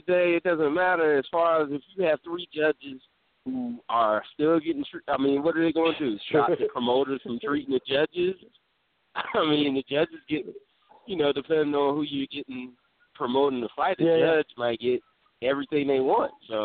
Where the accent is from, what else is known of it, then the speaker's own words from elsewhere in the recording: Camden, New Jersey, United States; Jason Sosa from my hometown, so I know how hard he had to work. I mean, I don't really know the kid, but I know how Camden, New Jersey is.